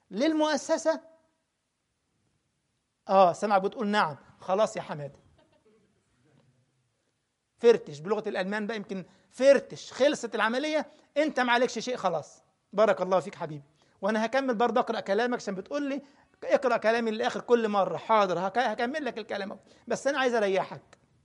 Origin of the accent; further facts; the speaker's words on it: Egypt; فزعيم القرية دي راجل باشا من البشوات القدامى عندنا في مصر